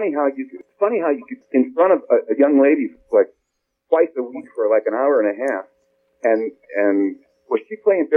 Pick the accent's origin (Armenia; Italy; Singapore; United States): United States; Hammond, Indiana; also born or lived in Gary / Munster; Well, I was born in Gary, and I grew up in Hammond and Munster. I went to Munster High School